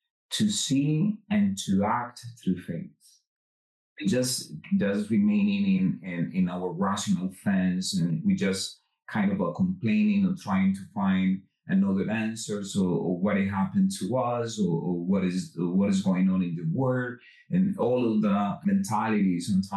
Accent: Medellin, Antioquia, Colombia; English is a second language; now in New York, United States; since I moved to New York, like back in 16 years ago, when I came from Colombia, that I used to be. I am from Medellin

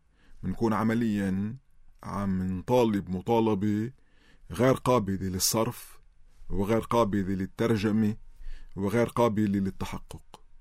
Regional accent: Lebanon; لازم يكون عنا كلبنانيين

